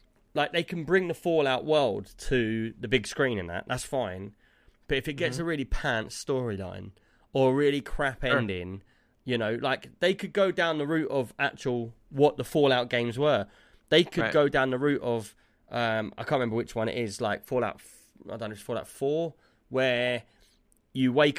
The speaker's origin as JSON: {"language": "English", "region": "London", "country": "United Kingdom", "said": "I'm from London. And right. I know all the different areas in London."}